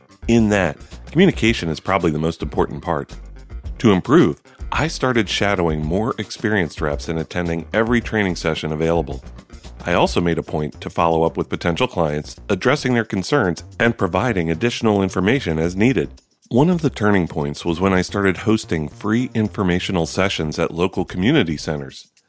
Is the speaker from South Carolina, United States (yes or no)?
no; Utah, United States; from Utah.